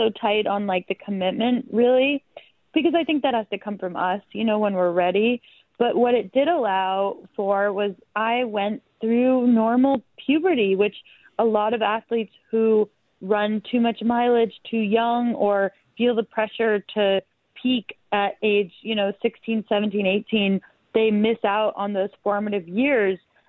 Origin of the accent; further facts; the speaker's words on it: United States; So I'm Greek American by birth, and I had the honor of competing in the Olympics for Team Greece